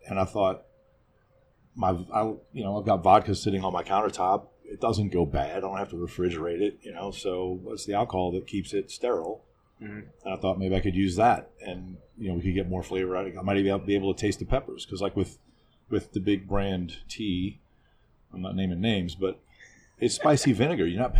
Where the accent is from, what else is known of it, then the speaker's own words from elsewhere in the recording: New Orleans, Louisiana, United States; So, you know, I'm from New Orleans. I'm born and raised on a steady diet of Tabasco.